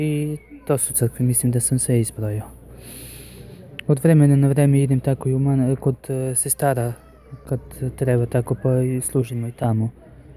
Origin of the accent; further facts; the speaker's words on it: Serbia; moved away; ja sam iz Srbije, to sam zaboravio da kažem, ja sam rođen u Srbiji i živeo sam, moji roditelji i cela moja familija je u Srbiji ostala, jedino sam ja napustio Srbiju. Bio sam do 2010.